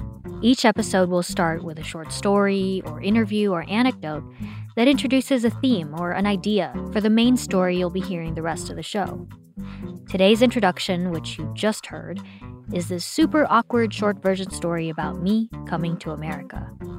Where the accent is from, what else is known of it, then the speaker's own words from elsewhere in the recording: Philippines; also born or lived in San Francisco Bay Area, United States; We're both Filipino-American. And we both like anchovies. We grew up differently, though. I lived almost half my life in the Philippines.